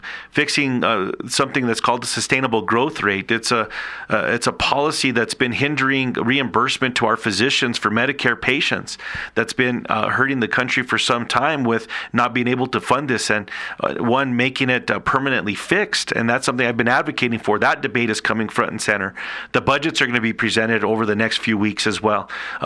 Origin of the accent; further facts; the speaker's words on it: Pojoaque, New Mexico, United States; Well, growing up in Pauaca, basketball is a real big deal.